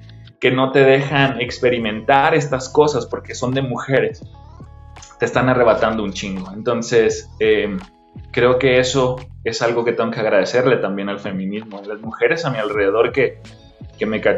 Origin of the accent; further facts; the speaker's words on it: Tijuana, Baja California, Mexico; born there; Yo nací en Tijuana y nací y tengo mucha familia en Estados Unidos.